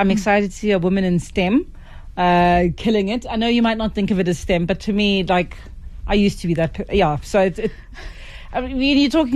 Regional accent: Cape Town, Western Cape, South Africa; Sorry, I'm from Cape Town.

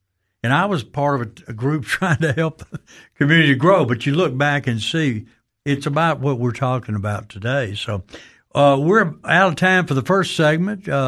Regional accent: Meridian, Mississippi, United States; We're fortunate, and you're fortunate because I'm from Meridian, Mississippi.

